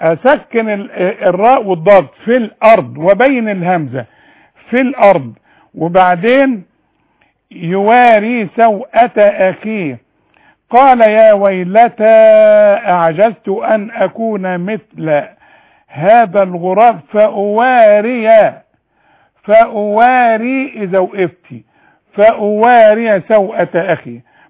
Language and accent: Arabic; Sharqia Governorate, Egypt; لأن أنا من الشرقية.